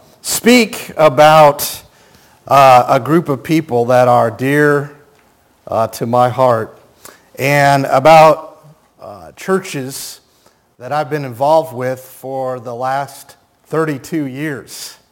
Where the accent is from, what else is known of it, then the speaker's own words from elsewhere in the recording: United States; they're asking where I'm from, and they're wondering if I'm from the Ukraine. And I have to tell them, no, I'm from the United States.